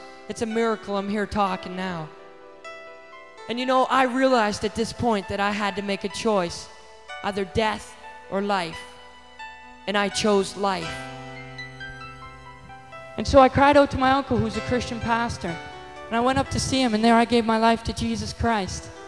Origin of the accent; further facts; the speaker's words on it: Windsor, Ontario, Canada; I'm 18 years old, and I'm from Windsor, Ontario.